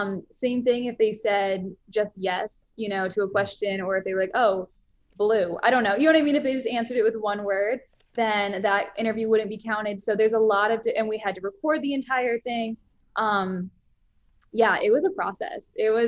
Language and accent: English; Daytona Beach, Florida, United States; because I'm from Daytona Beach, Florida